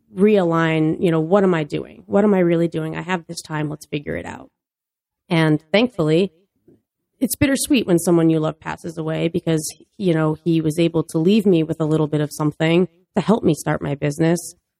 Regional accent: Westfield, Massachusetts, United States; No, I'm originally from Westfield.

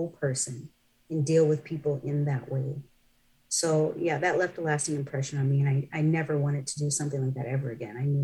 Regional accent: Seattle, Washington, United States; also born or lived in Miami; Well, Seattle's my hometown. That's where I was born and raised. And so Miami is where I was living and working at the time.

